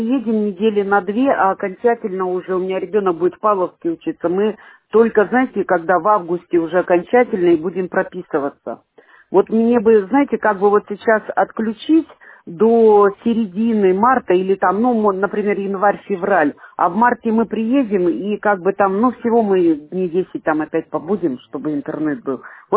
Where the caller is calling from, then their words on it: Chelyabinsk, Chelyabinsk Oblast, Russia; Дело в том, что вот я звоню вам из Челябинска